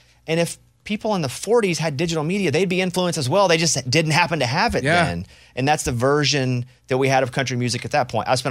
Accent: Arkansas, United States; Based on where you come from, being from Mississippi and I'm from Arkansas, the classic rock was a massive part of my growing up.

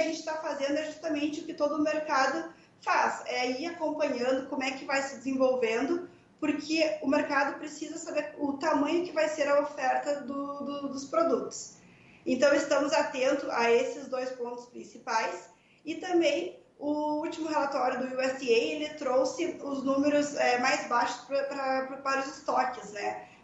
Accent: Rio Grande do Sul, Brazil; eu sou do Rio Grande do Sul, né? A nossa corretora fica em Pelotas, mas hoje eu estou em Sinop, aqui no Mato Grosso

